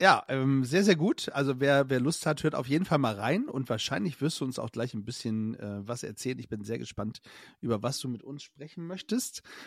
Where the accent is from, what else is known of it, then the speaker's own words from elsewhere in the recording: Beverstedt, Lower Saxony, Germany; Wir sind ja im gleichen Dorf aufgewachsen.